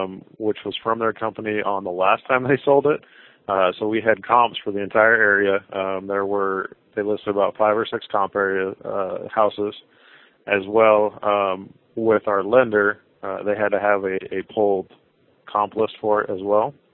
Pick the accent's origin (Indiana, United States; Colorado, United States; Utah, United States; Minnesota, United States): Colorado, United States; now in Houston, United States; So I'm originally from Colorado, just moved to Houston, Texas. Originally in Colorado, I had invested in a few flips.